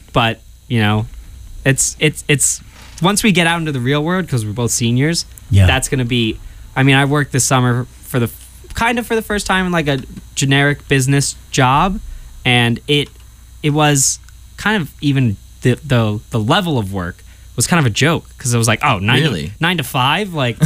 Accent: New Jersey, United States; I'm from New Jersey.

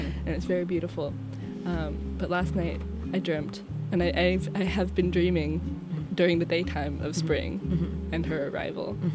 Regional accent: Massachusetts, United States; But it is in Massachusetts.

